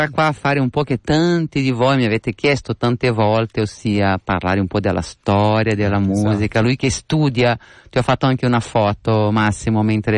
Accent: Brazil; Italian is a second language; quando io da Brasile, no, ma da brasiliana

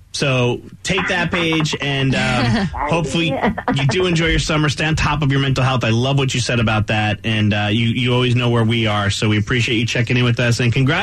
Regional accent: East Coast, United States; but I'm also from the East Coast like Maney.

